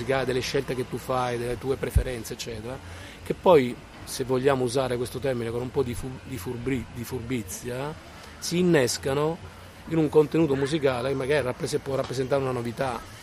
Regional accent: Catania, Sicily, Italy; now in Milan, Italy; mi sono trasferito a Milano nel 1984 perché volevo appunto coltivare la mia passione, che a Catania, che è la mia città natale, non potevo sicuramente coltivare.

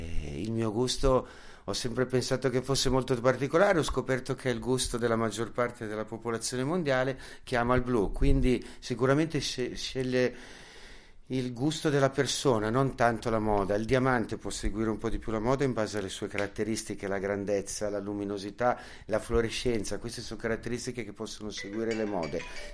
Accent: Milan, Lombardy, Italy; sono milanese e non vorrei dirlo, però purtroppo Milano è la capitale

